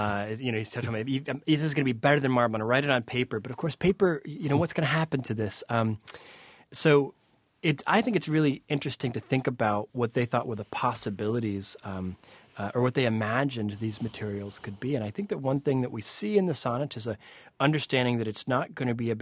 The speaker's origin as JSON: {"language": "English", "region": "New York", "country": "United States", "tie": "born or raised there", "said": "I was raised in a home where I was raised in the Adirondack Mountains of New York. It's this forest preserve that's 6 million acres, but you're inside the park."}